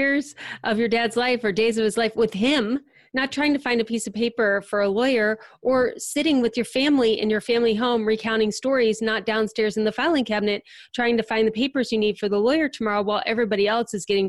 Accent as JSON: {"language": "English", "region": "Ohio", "country": "United States", "tie": "born or raised there", "lives_now": "Cincinnati, United States", "said": "I grew up in the Akron-Cleveland area"}